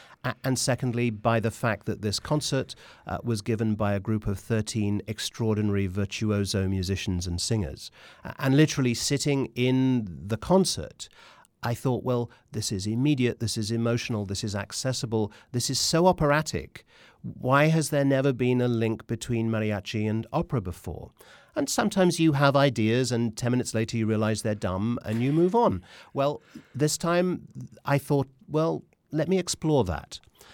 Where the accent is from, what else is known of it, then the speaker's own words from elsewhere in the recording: Wimbledon, London, United Kingdom; I grew up in Wimbledon.